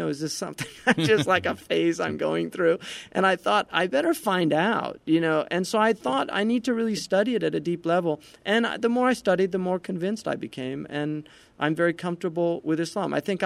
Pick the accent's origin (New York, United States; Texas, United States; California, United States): California, United States; I grew up in the Bay Area, and I'm from a pretty eclectic family.